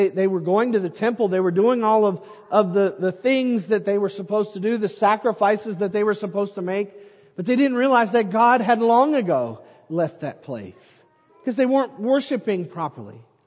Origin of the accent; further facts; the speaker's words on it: Barnesville, Ohio, United States; when I was growing up in Barnesville